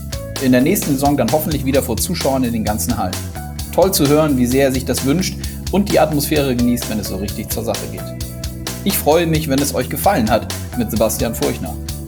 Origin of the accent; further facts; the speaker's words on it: Hamburg, Germany; born there; Ich bin in Hamburg geboren und lebe mit der Familie in der schönen Hansestadt.